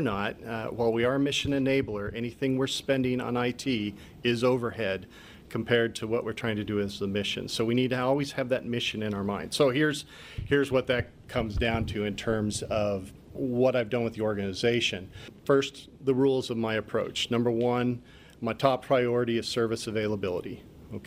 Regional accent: Idaho, United States; I grew up out west in Idaho, and I had a father who really liked to go out to old mining towns, ghost towns, things like that.

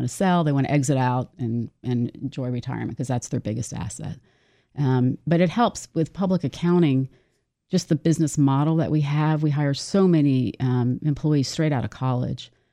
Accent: Maryland, United States; I grew up in Montgomery County. I went to Wooten High School. So, you know, I was raised in a very middle-class area

